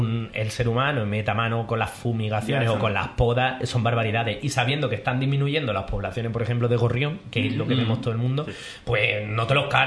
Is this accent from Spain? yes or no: yes; Albacete, Castilla-La Mancha, Spain; yo soy de Albacete, el alcaraván allí, yo no lo había visto